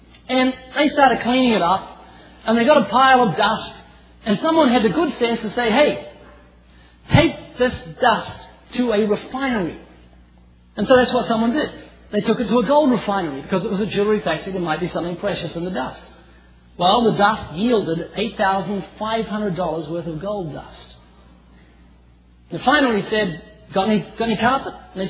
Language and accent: English; New Zealand; now in California, United States; I'm originally from New Zealand, although you wouldn't know. I've lost my accent. I've been living in California for 14 years.